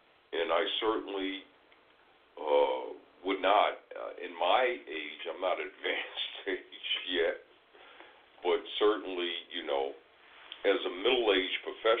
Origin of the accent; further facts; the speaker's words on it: United States; I was born, raised, educated here. Obviously, I'm an American. My parents are American, my grandparents, and on and on and on.